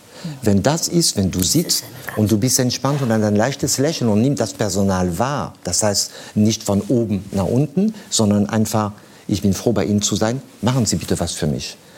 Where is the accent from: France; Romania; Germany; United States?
France; Bei uns in Frankreich haben wir eine Sitte.